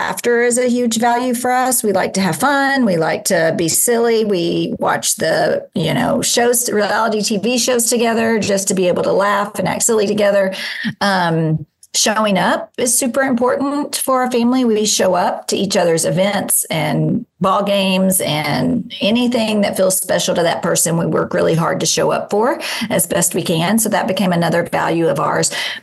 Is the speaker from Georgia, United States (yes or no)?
no; Kentucky, United States; I was born and raised in Kentucky, so I'm a UK Wildcats fan, but more basketball than college football.